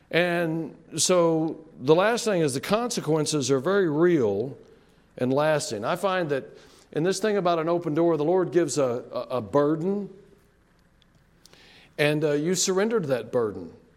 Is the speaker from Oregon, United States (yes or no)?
no; Amarillo, Texas, United States; I'm a city boy. I grew up in Amarillo, Texas, 160,000 people. I like asphalt.